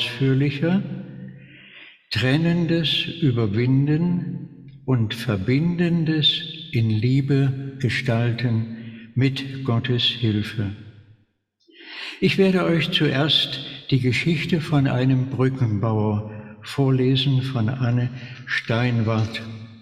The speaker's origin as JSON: {"language": "German", "region": "Saxony", "country": "Germany", "said": "denen ich begegnen werde im schönen Erzgebirge meiner Heimat."}